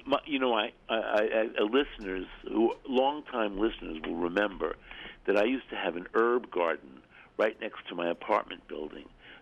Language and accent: English; United States; because I was attempting to make it a main course dish, and I'm American, that meant putting in more meat.